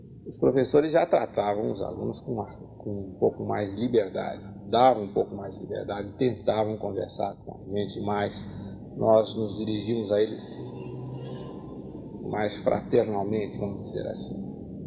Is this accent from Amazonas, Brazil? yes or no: no; São Paulo, Brazil; Eu sou paulistano, nascido no bairro do Pari.